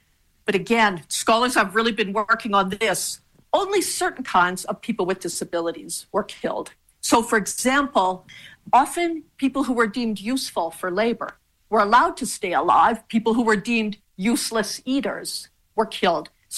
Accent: Canada; I don't feel like because I'm Canadian, I had to study Canadian history. And yet it is an interesting question. So my background is Mennonite. It's not so much the religious background, but my parents were born in Soviet Union, Soviet Ukraine in the 1920s.

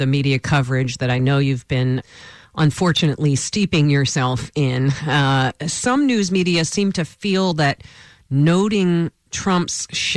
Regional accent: New York, United States; You know, as a New Yorker, we were reeling from the attacks

